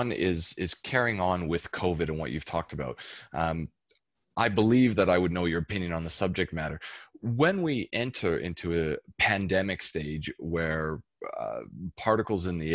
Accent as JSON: {"language": "English", "country": "Canada", "lives_now": "Australia", "said": "I'm a Canadian who now lives in Australia"}